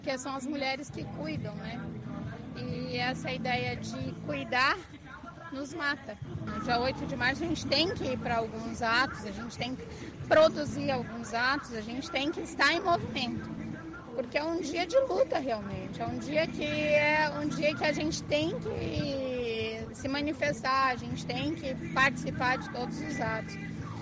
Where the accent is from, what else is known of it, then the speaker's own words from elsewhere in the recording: Foz do Iguaçu, Paraná, Brazil; eu sou de Foz mesmo, né? Moro aqui há 40 anos